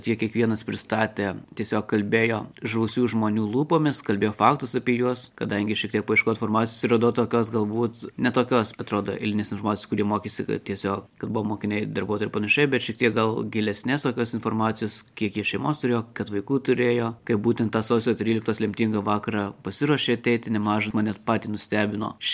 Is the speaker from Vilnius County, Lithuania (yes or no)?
no; Marijampolė, Marijampolė County, Lithuania; Esu iš Marijampolės.